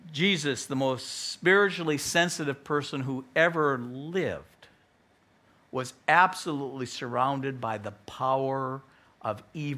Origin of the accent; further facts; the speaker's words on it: United States; I told them, I'm an American. Americans don't have accents.